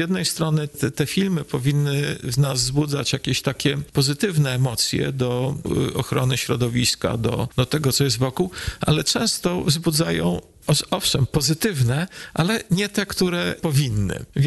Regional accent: Radom, Masovian Voivodeship, Poland; ja pochodzę z Radomia

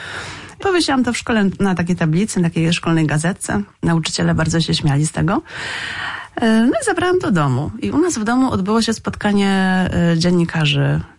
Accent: Kielce, Świętokrzyskie Voivodeship, Poland; Wychowywałam się właściwie w domku przy lesie. No ale później nadszedł ten czas, kiedy trzeba było do szkoły jednak pójść. W związku z tym rodzice przeprowadzili się do Kielc.

